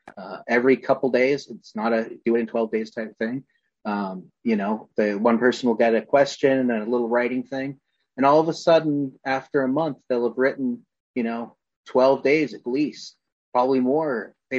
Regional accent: Alberta, Canada; My folks were both immigrants to Canada. I grew up in outside of Calgary in a very small town, less than 500 people.

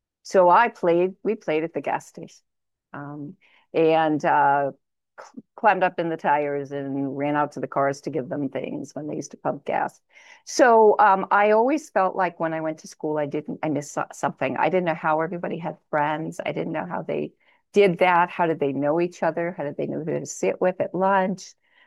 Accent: New York, United States; also born or lived in Tennessee; I grew up in New York and I lived in Tennessee, and now I'm out here. And I've noticed that sometimes when I go back to certain memories and time periods, I lapse into the accent.

